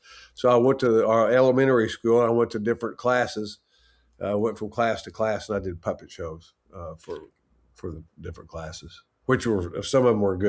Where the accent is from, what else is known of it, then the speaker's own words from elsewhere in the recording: Texas, United States; and people think, because I'm from Texas, that, you know, John Wayne was a big influence.